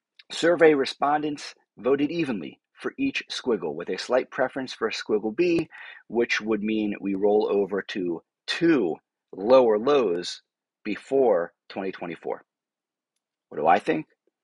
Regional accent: United States; I don't know how to speak English because I'm from America, but I speak English.

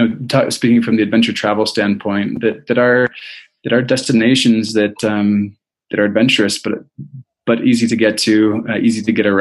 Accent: United States; Which, as an American growing up, you hear the word Congo, you're like, well, that's not a place I'm ever going to go.

